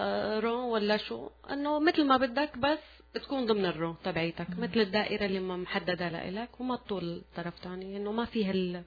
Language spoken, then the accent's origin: Arabic; Syria